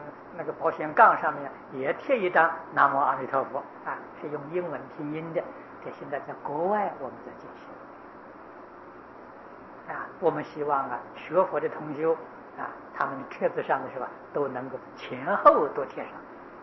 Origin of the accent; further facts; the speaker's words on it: Taiwan; 这是我们台湾人的福报啊，你在香港都不行啊